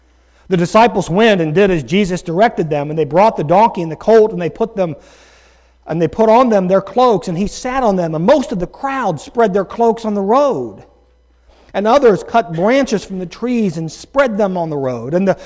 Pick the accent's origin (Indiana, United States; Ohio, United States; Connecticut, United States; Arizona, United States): Ohio, United States; Columbus; Growing up in Columbus, one of the things that I was very familiar with was Ohio State football.